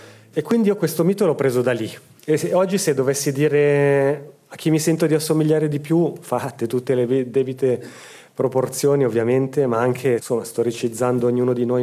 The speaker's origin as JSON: {"language": "Italian", "town": "Milan", "region": "Lombardy", "country": "Italy", "tie": "born there", "said": "io sono nato a Milano, e questa cosa non è dimenticabile, non è cancellabile."}